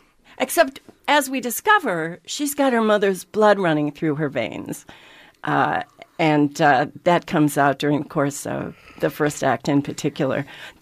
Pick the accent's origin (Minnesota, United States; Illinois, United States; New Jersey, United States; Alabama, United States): Minnesota, United States; also born or lived in New York; And we ended up in Minnesota for the bulk of my youth, like, you know, from 5 to 12, I guess.